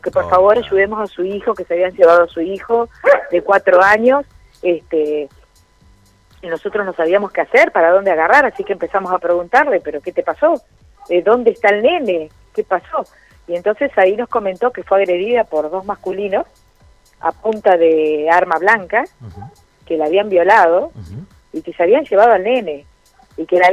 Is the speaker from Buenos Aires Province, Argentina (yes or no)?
no; Puerto Deseado, Santa Cruz, Argentina; Mi hermana y yo somos nacidas en Puerto Deseado